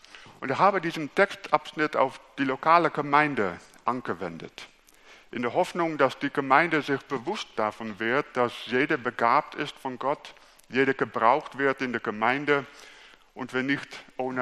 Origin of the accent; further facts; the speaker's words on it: Netherlands; German is a second language; now in Germany; ich komme aus Holland und ich habe eine deutsche Frau, deswegen hat sich der Weg für mich nach Deutschland geführt. Ich war Pastor in Lichtenrade